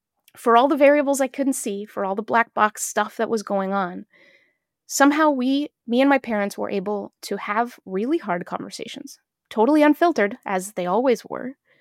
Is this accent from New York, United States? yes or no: no; New Hampshire, United States; Growing up in New Hampshire, very few people understood us.